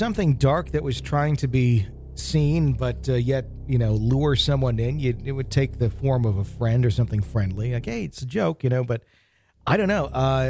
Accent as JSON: {"language": "English", "region": "Virginia", "country": "United States", "tie": "born or raised there", "said": "I grew up in Northern Virginia and have spent most of my life in the woods hunting."}